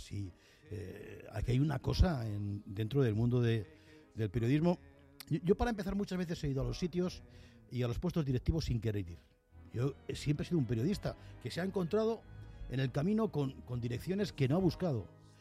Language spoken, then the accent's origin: Spanish; Toledo, Castilla-La Mancha, Spain; Bueno, yo vengo de Toledo, vengo de Castilla-La Mancha